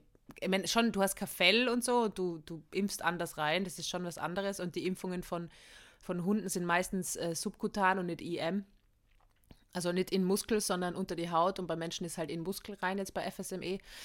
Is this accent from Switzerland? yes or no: no; Austria; ich versuche es zu erklären als Österreicherin